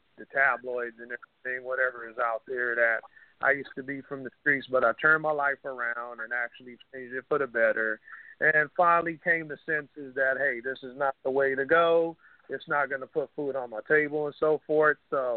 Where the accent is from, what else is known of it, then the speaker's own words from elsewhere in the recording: Los Angeles, California, United States; I was actually raised in the area close to Jefferson and in the 35th area around there somewhere, and it's close to the USC campus.